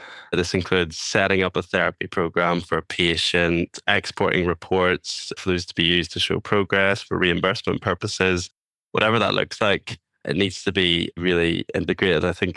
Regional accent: Ireland; moved away as an adult; now in Scotland; Of course, to start off from the beginning, I was born and raised in Ireland. And then I moved over to Scotland to study

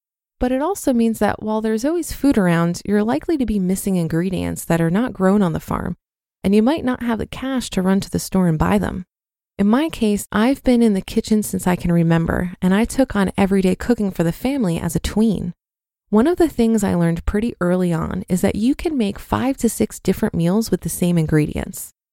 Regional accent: Poland; English is a second language; I grew up in Poland, a country near bankrupt because of the communism imposed by Russian occupation.

